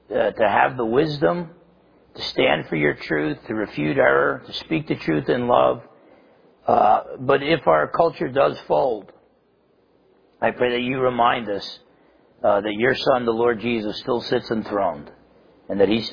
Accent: New Jersey, United States; not just because I'm half Italian and I'm from New Jersey, that I tend to be pessimistic.

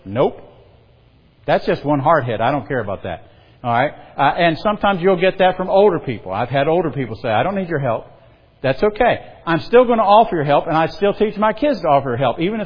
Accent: the South, United States; And I will typically say this. "I'm from the South." That's my big excuse, because I was trained to say that and I can't stop saying it.

